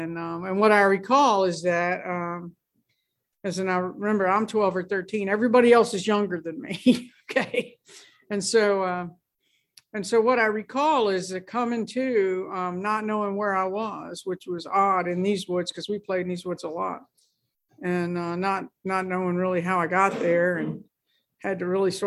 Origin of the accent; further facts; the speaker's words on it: Hopewell, Virginia, United States; I grew up in Hopewell. I was born there and raised in Hopewell, and I went to Hopewell Public Schools, and you know, it's just I was a Hopewell girl.